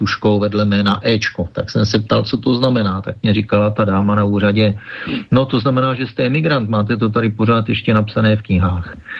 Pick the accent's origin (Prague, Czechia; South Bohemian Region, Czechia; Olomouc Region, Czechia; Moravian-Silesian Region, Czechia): Prague, Czechia; moved away; also born or lived in United Kingdom; já jsem rodilý Vinohraďák z Vinohrad z Prahy 2